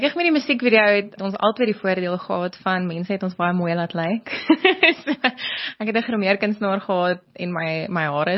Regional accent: Free State, South Africa; Van die Vrystaat, wat oulik is, want ons kom altyd van die Vrystaat af

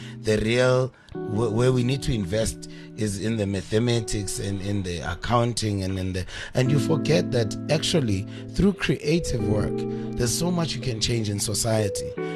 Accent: Welkom, Free State, South Africa; So we grew up together in Velcom

